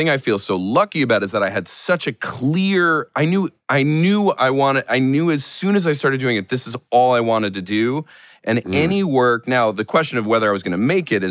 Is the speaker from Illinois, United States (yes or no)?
no; Rye, New York, United States; I'm from Rye, New York.